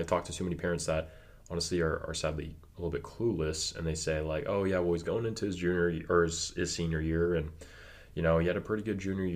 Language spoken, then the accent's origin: English; California, United States; But what I'll share with you from mine is I was from California.